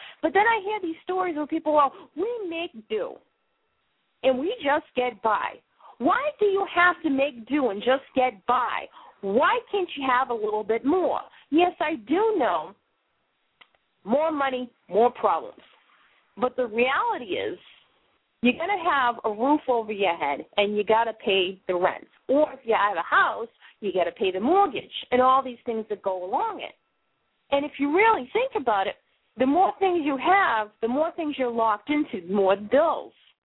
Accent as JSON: {"language": "English", "region": "Massachusetts", "country": "United States", "accent": "Boston", "said": "I know I'm going to slaughter the pronunciation of this, not only because of my Boston accent"}